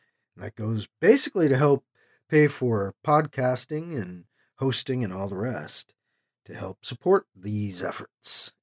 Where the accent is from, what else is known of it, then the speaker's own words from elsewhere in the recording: Burlington, Vermont, United States; Still in Burlington, in my hometown, Burlington, Vermont.